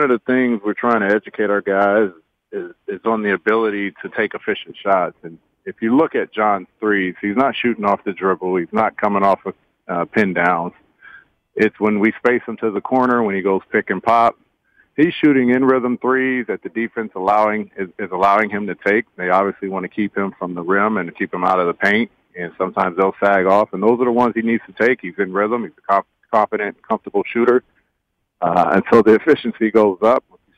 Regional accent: California, United States; I'm from California, and anyone that follows me on Instagram knows I love round table pizza.

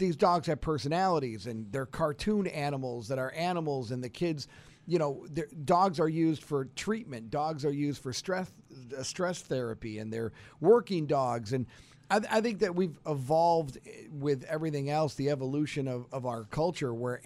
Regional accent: United States; growing up in Orleans County, I had always heard that there was, like, you know, we found a skin animal with a pentagram on it

